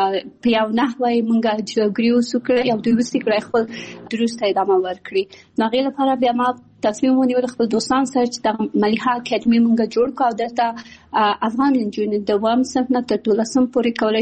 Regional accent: Kabul, Afghanistan; born there; also born or lived in Pakistan

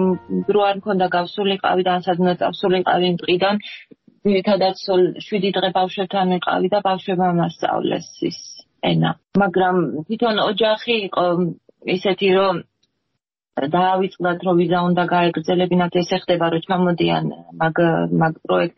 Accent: Surami, Shida Kartli, Georgia; moved away; ოდესღაც უკან წავალ, ალბათ ისე სურამში, იმიტომ რომ სადაც ჯერ სადაც დავიბარ და მე კიდე განსაკუთრებით მიყვარს.

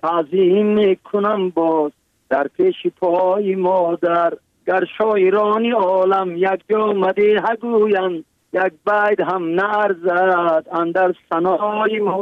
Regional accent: Tajikistan; برای وطنم، برای تاجیکستان عزیزم

